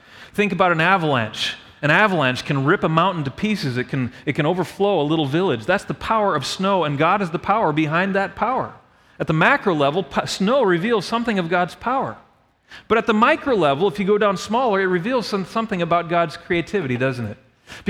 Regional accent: Wisconsin, United States; And I grew up in Wisconsin, like I said, and I was one of those kids. I mean, we'd go ice skating on the rivers.

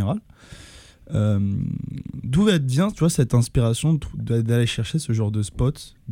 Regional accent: France; Moi, je viens de France, quand je vois ce genre de climat, je suis pas très safe.

